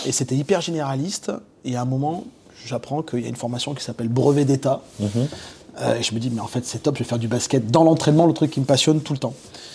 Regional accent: Auvergne-Rhône-Alpes, France; Alors, d'où est-ce que je viens ? Je suis Ardéchois à la base.

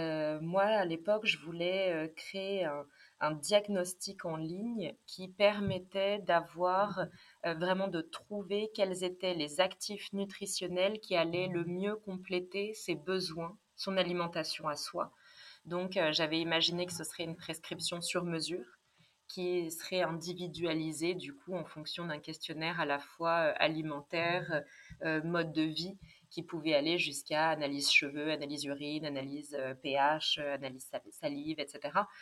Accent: Vichy, Auvergne-Rhône-Alpes, France; j'ai baigné vraiment dans la nutri cosmétique un petit peu depuis mon enfance, puisque j'ai grandi à Vichy

